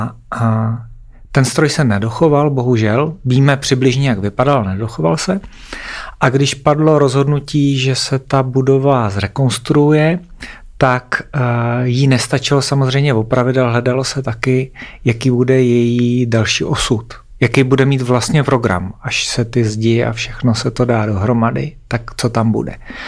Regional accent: Karlovy Vary, Karlovy Vary Region, Czechia; Byl jsem doma, no.

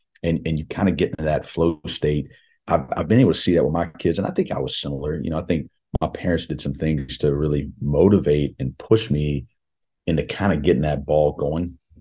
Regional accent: Columbia, South Carolina, United States; And, you know, going back to growing up in Columbia, you know, Barkley Radebaugh was an assistant at South Carolina when I was a kid.

